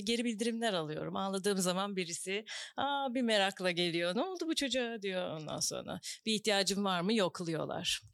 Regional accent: Eskişehir, Turkey; Eskişehirliyim ben. Ailemi görüyorum ve hani kendi doğup büyüdüğüm şehirde böyle bir şeyin de parçası olmak acayip heyecan ve gurur verici.

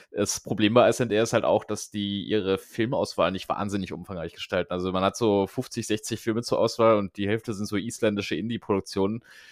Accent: Brühl, North Rhine-Westphalia, Germany; von dort ins schöne Brühl, wo ich herkomme.

